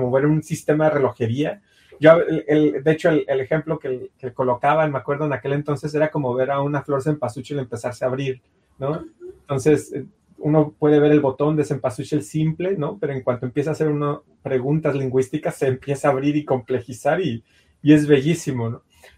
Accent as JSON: {"language": "Spanish", "country": "Mexico", "said": "el diccionario del español de México, como mexicano, ¿no? En mi caso."}